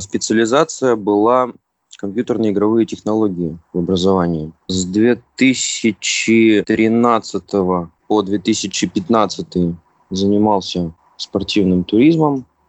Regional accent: Yekaterinburg, Sverdlovsk Oblast, Russia; now in Khabarovsk, Russia; 30 лет, сам родом из Екатеринбурга, на данный момент проживаю в Хабаровске.

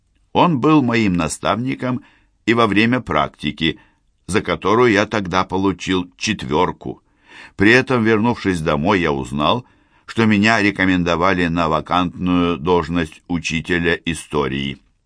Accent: Zelenodolsk, Tatarstan, Russia; Я родился в 1988 году. Мое детство прошло в Зеленодольске, где я и пошел в неполные 6 лет в первый класс общеобразовательной школы.

